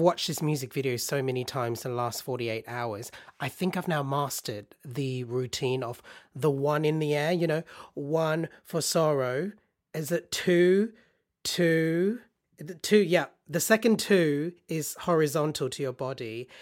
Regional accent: Australia; also born or lived in Malaysia; growing up in Australia and Malaysia

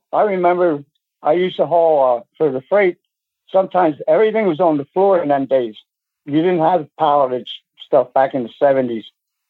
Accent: Temple, Pennsylvania, United States; Oh, I know that whole area very well. I'm from Temple. You know where Temple is, right there?

